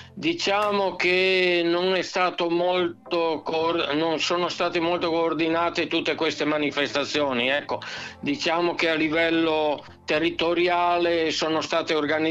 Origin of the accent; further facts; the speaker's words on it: Verona, Veneto, Italy; diciamo che per il presepio sono napoletano, per Marconi sono bolognese, ma in realtà io sono veronese.